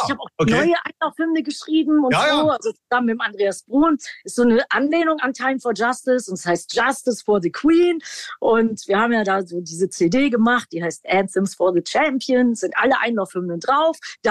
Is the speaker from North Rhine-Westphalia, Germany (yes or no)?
yes; Düsseldorf, North Rhine-Westphalia, Germany; ja, jetzt letztens so in Düsseldorf, meiner alten Heimat